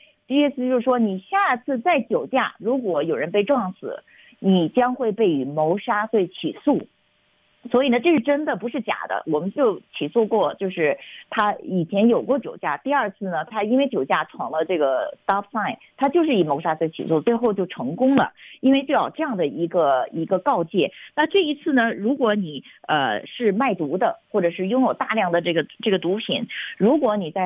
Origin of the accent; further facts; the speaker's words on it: China; now in United States; 我是大陆来的嘛